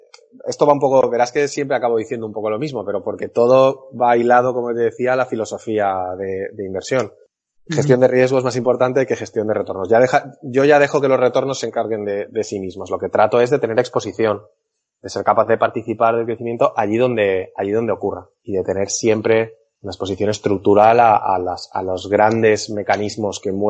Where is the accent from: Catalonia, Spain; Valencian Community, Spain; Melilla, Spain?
Valencian Community, Spain; Valencia; Yo, tú dices, soy de Castellón, yo soy de Valencia.